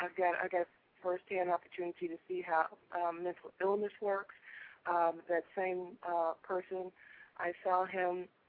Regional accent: Inglewood, California, United States; I grew up in Inglewood, for God's sake. I grew up it was a mixed community then

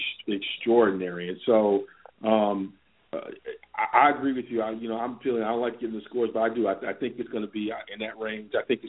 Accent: Michigan, United States; I grew up in Michigan. Everybody says, why aren't you a Lions fan?

